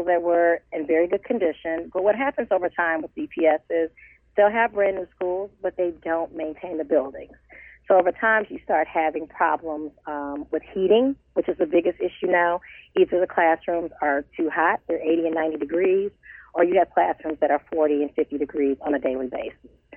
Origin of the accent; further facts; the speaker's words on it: Detroit, Michigan, United States; Well, I grew up in Detroit, and I decided after I graduated from college that I wanted to come back to the city where I grew up at and also where I lived.